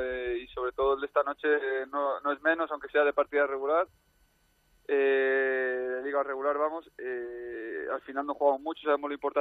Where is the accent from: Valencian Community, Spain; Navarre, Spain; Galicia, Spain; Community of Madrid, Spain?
Galicia, Spain; Pontevedra; jugar en mi tierra, ¿no?, en Pontevedra, casi al lado de Vigo, hubiera sido bonito